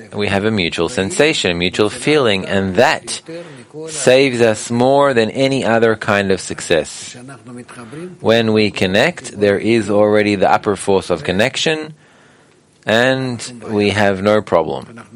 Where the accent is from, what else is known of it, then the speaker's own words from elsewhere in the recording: Russia; now in Israel; I came from Russia to Vienna, and from Vienna I took a plane here to Israel, when I left Russia at the time. When we left Russia, there was a full train.